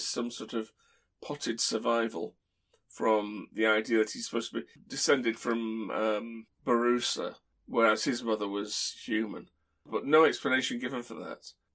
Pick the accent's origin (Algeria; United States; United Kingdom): United Kingdom; because we're British and we're doing it